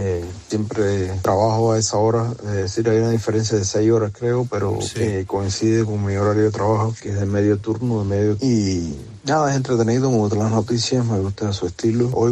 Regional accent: Cuba; Soy cubano.

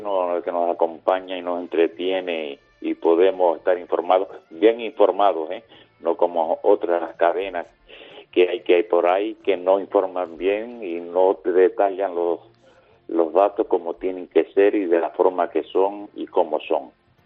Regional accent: Buenavista del Norte, Canary Islands, Spain; no lo conoces, que vengas a Tenerife y recorras Tenerife para que vea, y sobre todo si vienes para mi pueblo, que es Buenavista, Los Silos, Buenavista, para llevarte al caserío de Masca

